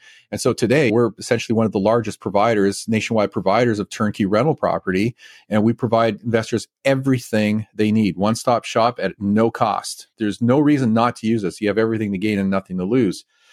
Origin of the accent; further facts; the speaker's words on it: Canada; now in United States; I grew up in Canada, was born there, moved to the US 25 years ago. I have three citizenships: Italian citizenship, Canadian citizenship, and American citizenship.